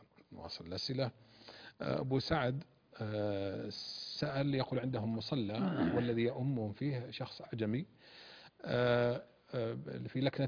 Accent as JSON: {"language": "Arabic", "country": "Saudi Arabia", "said": "عندنا في السعودية"}